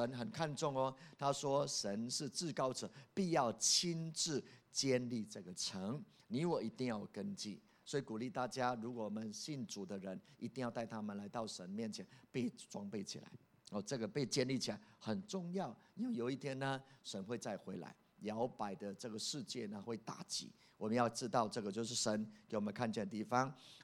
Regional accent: Taiwan; 所以我们台湾人没有去耶路撒冷也 OK

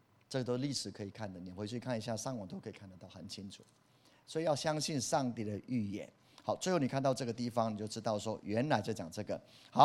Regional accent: Taiwan; 我们台湾人曾经在几大概十几年前嘛

